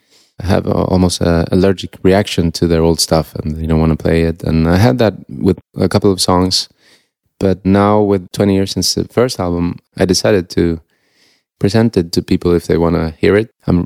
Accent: Sweden; English is a second language; My Swedish was, of course, perfect because I grew up in Sweden.

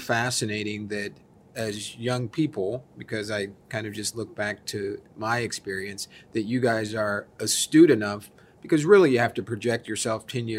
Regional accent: Ohio, United States; I grew up in Ohio

